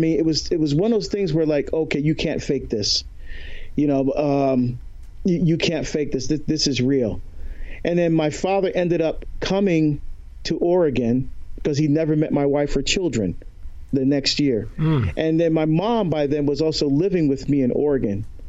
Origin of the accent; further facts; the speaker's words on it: Barbados; my home country of Barbados